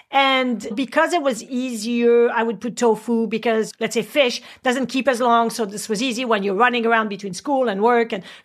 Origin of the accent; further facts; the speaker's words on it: France; now in Canada; a lot of people immigrate from somewhere else, like I did. I immigrated from France, and I'm first generation.